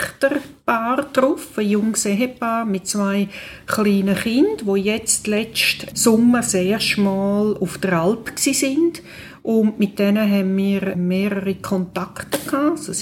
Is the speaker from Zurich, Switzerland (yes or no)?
yes; Zurich, Switzerland; im Vergleich zum Zürich-Unterland, wo ich herkomme